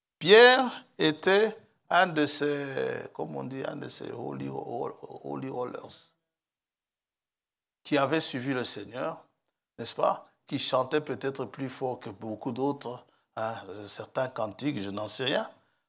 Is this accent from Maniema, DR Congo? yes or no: no; Kisangani, Tshopo, DR Congo; Chez nous, à Kisangani, on dit tu te caches dans un champ de cacahuètes.